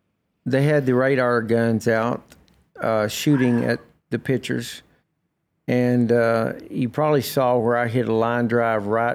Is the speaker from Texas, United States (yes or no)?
yes; Newark, Texas, United States; I grew up in Newark.